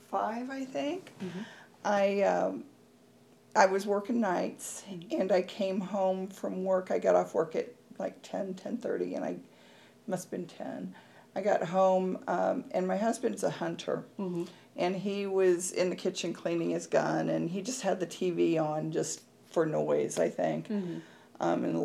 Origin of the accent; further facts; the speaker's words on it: Kansas City, Missouri, United States; mm-hmm. and I'm from Kansas City. I was born and raised here.